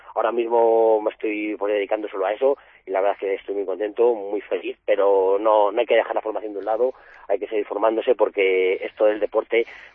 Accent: Salamanca, Castile and León, Spain; yo soy de Salamanca

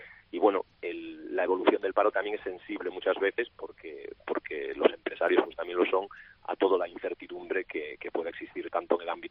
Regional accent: Galicia, Spain; born there; yo me permitirás que haga un poco el gallego en esto, ¿no? Que soy afincado en Cataluña desde hace unos cuantos años

